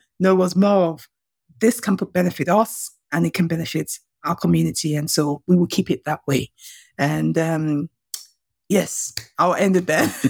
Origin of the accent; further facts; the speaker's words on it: Nigeria; this is how we grew up in Nigeria.